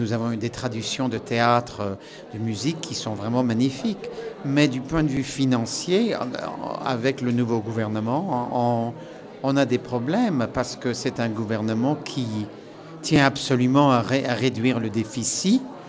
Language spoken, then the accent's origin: French; Paris, Île-de-France, France; born there; Mon père était irlandais, ma mère était anglaise. Et moi, je suis né à Paris et j'avais à choisir ma nationalité.